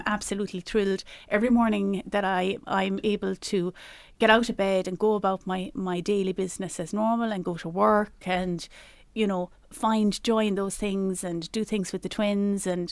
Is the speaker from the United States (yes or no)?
no; Ireland; And as Irish people, as in our culture, we're very generous. We're a very hospitable race of people.